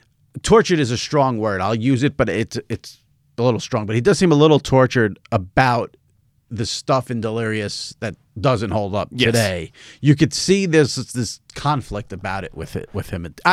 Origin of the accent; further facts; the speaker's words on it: New York, United States; as a New Yorker here, give me a little lowdown on Raleigh.